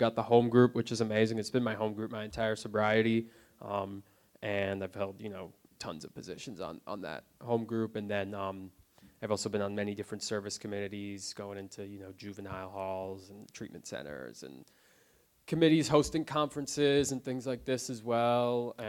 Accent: New Jersey, United States; born there; And I was born in New Jersey

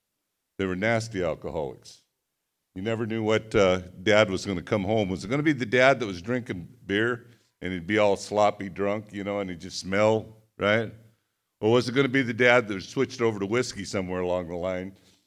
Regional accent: Redmond, Oregon, United States; I hail from Redmond, Oregon.

